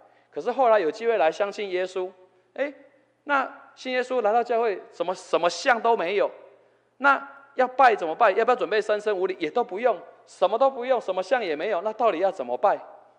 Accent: Tamsui, New Taipei, Taiwan; 好比我的家乡在淡水

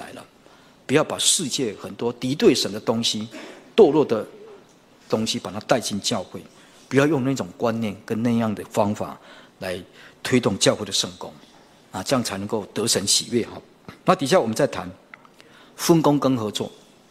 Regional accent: Taiwan; 我们也是台湾人

